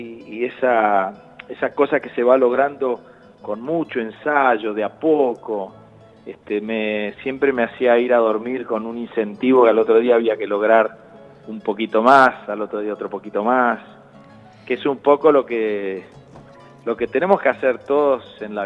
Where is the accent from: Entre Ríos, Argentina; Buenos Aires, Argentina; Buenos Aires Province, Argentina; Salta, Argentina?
Entre Ríos, Argentina; Paraná; born there; Yo nací en Paraná a 2 cuadras de donde acampaban los circos.